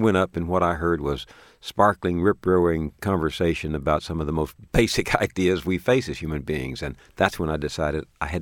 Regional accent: Texas, United States; I grew up a Baptist in East Texas.

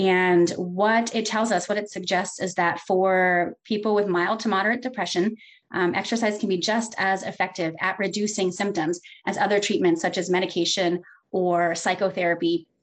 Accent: Maryland, United States; moved away as an adult; immediately moved from my home state of Maryland to Fort Benning, Georgia.

